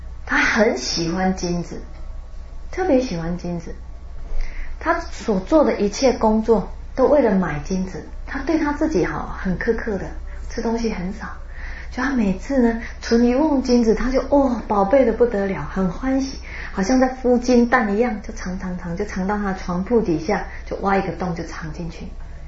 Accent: Taiwan; 我们台湾那里呢有一个居士移民

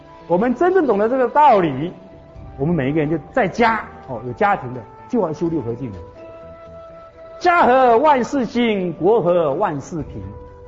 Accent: Taiwan; 我们台湾话讲心高

